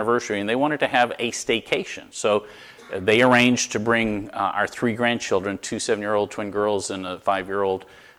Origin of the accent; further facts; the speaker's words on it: Florida, United States; now in Connecticut, United States; I'm from Florida. One of the things that I've noticed about swimming pools in Connecticut, water's kind of cold.